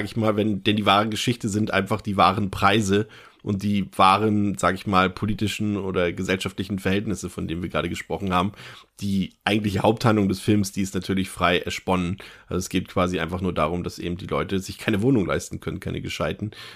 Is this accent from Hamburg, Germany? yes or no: yes; Hamburg, Germany; also born or lived in Berlin; wir als Hamburger oder Ex-Hamburger oder bei mir ja noch dazu auch noch Ex-Berliner